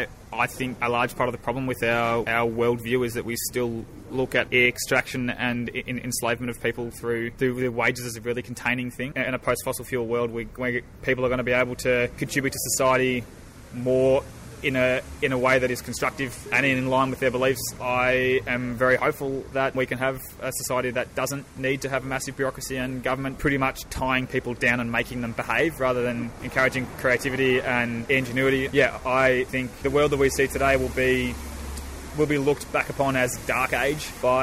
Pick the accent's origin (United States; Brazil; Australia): Australia; Melbourne, Victoria; So I'm from Melbourne myself.